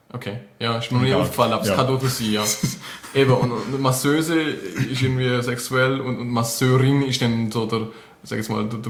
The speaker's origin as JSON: {"language": "German", "country": "Switzerland"}